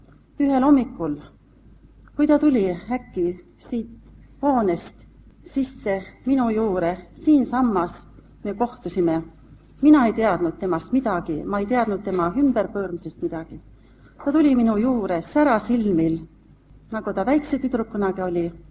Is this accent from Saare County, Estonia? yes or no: no; Pärnu, Pärnu County, Estonia; born there; Me oleme pärit mõlemad ühest linnast. Meie mõlema sünnilinn on Pärnu.